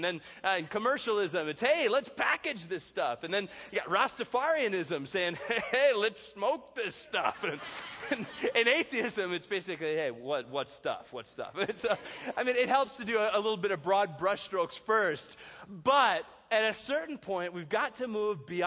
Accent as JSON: {"language": "English", "region": "California", "country": "United States", "said": "I'm up here from Southern California, just about an hour north of San Diego"}